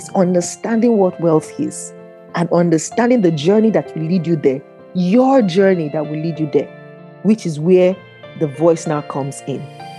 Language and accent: English; Niger Delta, Nigeria; I'm from the Niger Delta, right? And it's a shame for me to say this, but it is what it is. I don't speak my language.